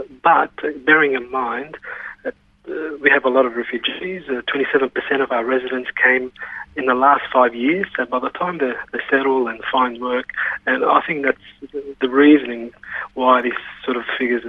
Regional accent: Auburn, New South Wales, Australia; I was born and bred in Auburn, but I'm of Lebanese heritage. Parents came out here back in the late 60s.

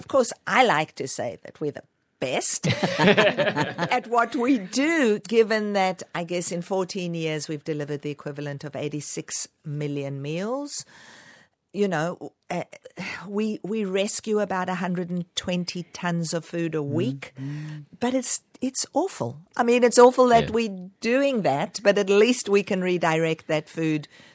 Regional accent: South Africa; born there; Now, you need to know from my accent, I was born in South Africa.

